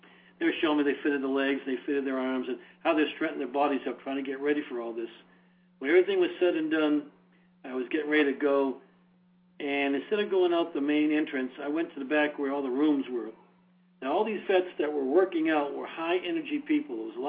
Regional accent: United States; Growing up in America, we boys, we play

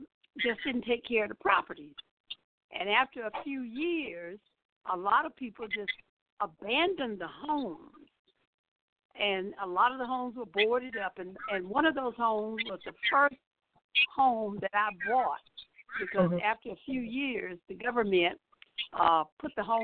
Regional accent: Macon, Georgia, United States; one of the first homes that I bought in my hometown of Macon, Georgia

